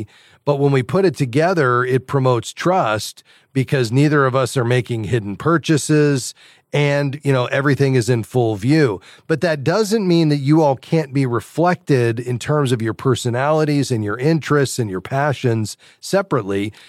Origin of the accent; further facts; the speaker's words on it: Fort Lauderdale, Florida, United States; Let's go down to my hometown, Fort Lauderdale.